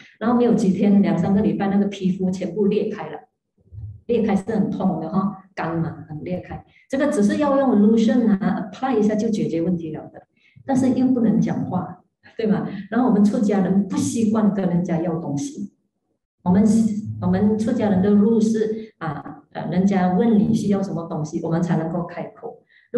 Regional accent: Malaysia; now in United States; 你要记得我是来自马来西亚的，我不是 local born American 呢，我是来自马来西亚的。

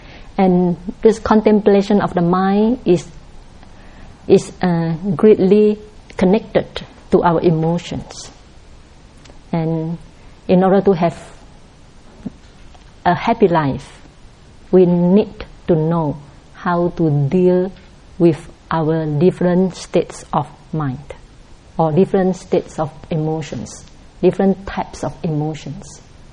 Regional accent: Myanmar; I come from Burma.

